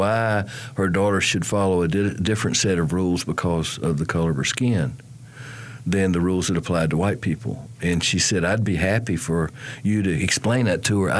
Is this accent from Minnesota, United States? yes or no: no; High Point, North Carolina, United States; But I grew up in High Point at a time where on a Saturday night date, we might be at the A&W root beer place on North Main Street